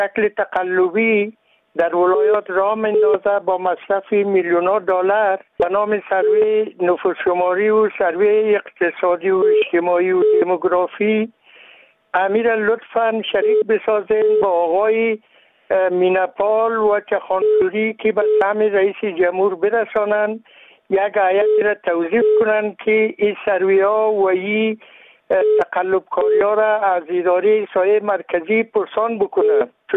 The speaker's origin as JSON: {"language": "Persian", "region": "Baghlan", "country": "Afghanistan", "said": "از ولایت بغلان."}